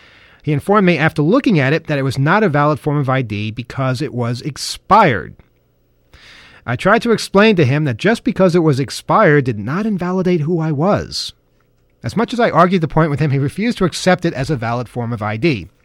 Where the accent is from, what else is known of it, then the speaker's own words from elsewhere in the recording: New Jersey, United States; I grew up in New Jersey, and I remember one of the key things for contacting my parents for a ride or in an emergency in my teen years